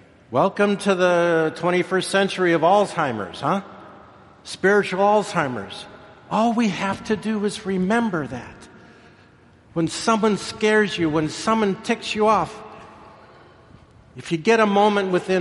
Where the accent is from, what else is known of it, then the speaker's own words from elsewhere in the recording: Omaha, Nebraska, United States; I grew up in Omaha. We always talked about the people across the river in Council Bluffs, you know.